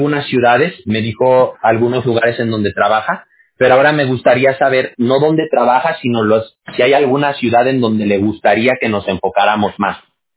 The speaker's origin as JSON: {"language": "Spanish", "region": "Aguascalientes", "country": "Mexico", "lives_now": "California, United States", "said": "Yo soy de Aguascalientes. No sé si usted ubique Aguascalientes."}